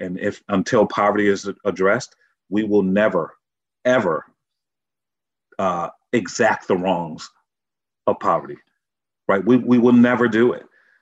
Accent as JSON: {"language": "English", "town": "Norwalk", "region": "Connecticut", "country": "United States", "tie": "born or raised there", "said": "The one solace that I had was a place called the Carver Community Center. I'm from Norwalk, Connecticut. And that community center really raised me."}